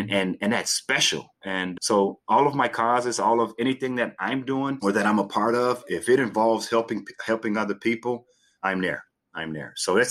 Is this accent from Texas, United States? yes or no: yes; Port Arthur, Texas, United States; because growing up in Port Arthur is a heavily industrial area